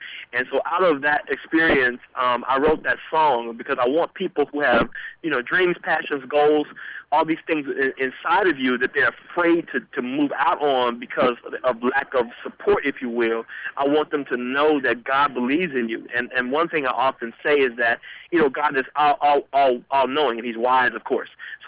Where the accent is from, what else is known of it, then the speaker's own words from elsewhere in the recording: Memphis, Tennessee, United States; I grew up in Memphis